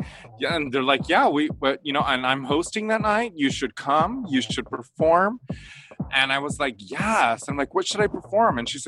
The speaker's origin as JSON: {"language": "English", "town": "La Puente", "region": "California", "country": "United States", "said": "you're from Norwalk and I'm from La Puente."}